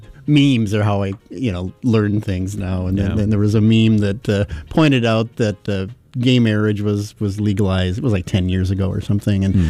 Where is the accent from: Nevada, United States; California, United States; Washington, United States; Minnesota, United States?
Minnesota, United States; Well, I grew up in Minnesota, and we had some regiments that were key parts of certain